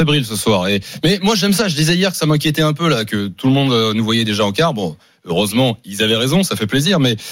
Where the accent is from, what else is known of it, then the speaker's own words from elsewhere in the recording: Roissy-en-Brie, Île-de-France, France; Et je t'avais déjà dit que je venais de Roissy-en-Brie comme Paul Pogba.